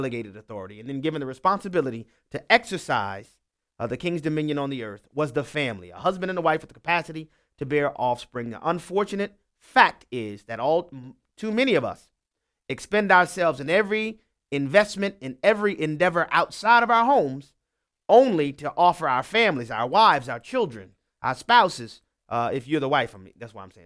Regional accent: New Orleans, Louisiana, United States; Y'all know I'm from New Orleans.

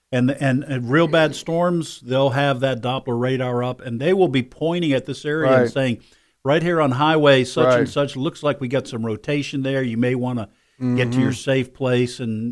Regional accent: New England, United States; I grew up in New England. We didn't have tornadoes.

